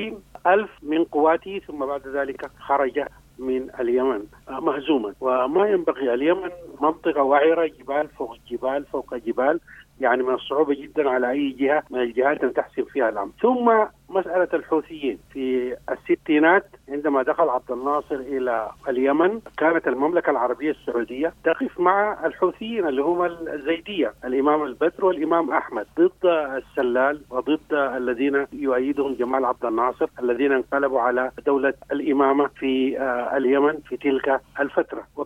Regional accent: Sudan; وبالتالي ليس مهمتنا كسودانيين أن نبدأ في حرب الشيعة

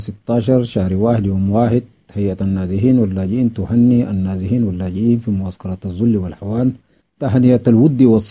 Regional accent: Sudan; بلادنا السودان الحبيب

